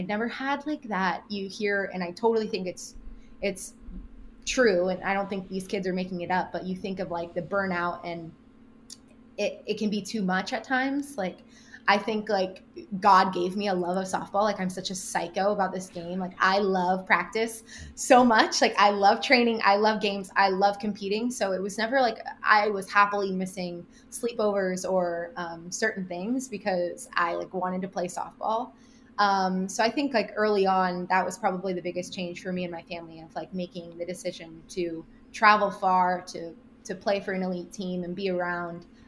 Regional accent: Ventura County, California, United States; I grew up in Ventura County, which is a little north of LA.

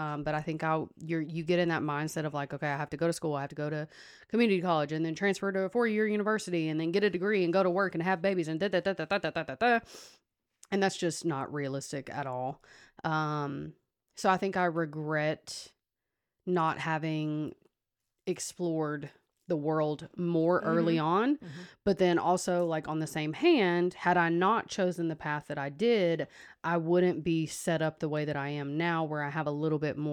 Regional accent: the South, United States; Well, I think especially like growing up in the South where we do, like there is this predetermined path

